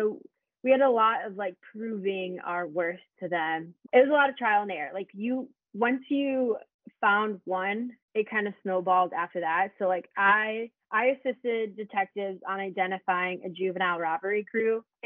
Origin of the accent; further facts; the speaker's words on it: Chicago, Illinois, United States; because I was from Chicago and I grew up in a suburb of Chicago, very, very dense population wise.